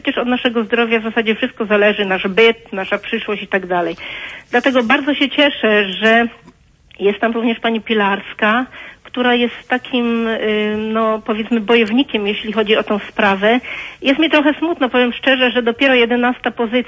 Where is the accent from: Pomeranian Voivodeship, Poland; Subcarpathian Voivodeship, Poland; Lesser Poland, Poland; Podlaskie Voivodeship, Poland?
Subcarpathian Voivodeship, Poland; bo ja z Podkarpacia nie oddaję głosu, powiedzmy, w Kujawsko-Pomorskim.